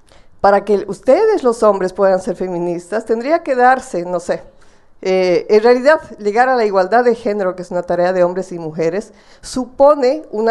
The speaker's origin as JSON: {"language": "Spanish", "country": "Bolivia", "said": "vengo de Bolivia, feminista, con una larga trayectoria del movimiento feminista en mi país."}